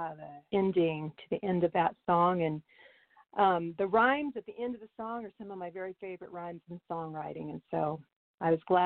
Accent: Clinton, Mississippi, United States; also born or lived in Texas; And I grew up in Texas. I was born in Texas and raised in Mississippi.

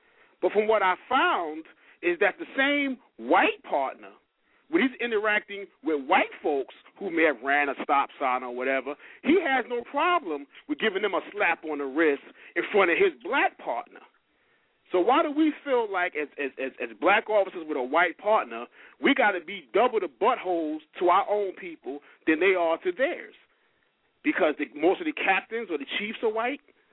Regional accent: Brooklyn, New York, United States; And I grew up in Brooklyn, New York, concrete jungle.

